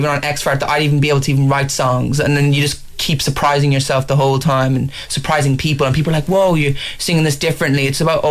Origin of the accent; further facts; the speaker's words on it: Ireland; Oh, and I think it's great because we're Irish.